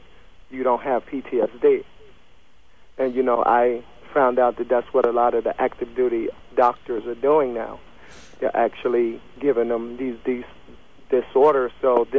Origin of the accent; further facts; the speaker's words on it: United States; as an American, we should all join.